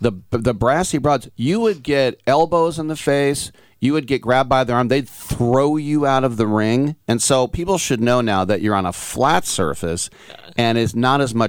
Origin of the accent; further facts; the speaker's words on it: Richmond, United States; I was born in Richmond. I went to junior high in Richmond. I went to high school in Richmond.